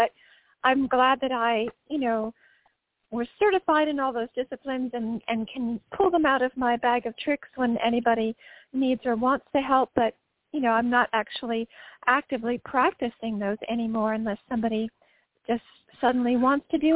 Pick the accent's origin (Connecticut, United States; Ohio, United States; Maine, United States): Connecticut, United States; Ridgefield; moved away as an adult; also born or lived in White Plains / Tarrytown; I was born in the White Plains Hospital. My parents lived in Tarrytown, New York, and then when I just turned 5, we moved up to Ridgefield, Connecticut, where I spent the rest of my youth, and then after high school, moved to Boulder